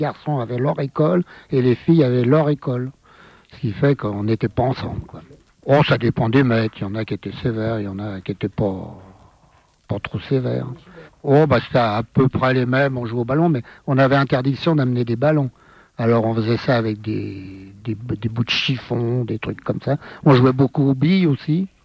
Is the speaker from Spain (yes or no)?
no; Montrouge, Île-de-France, France; born there; moi, je suis né à Montrouge en 1927.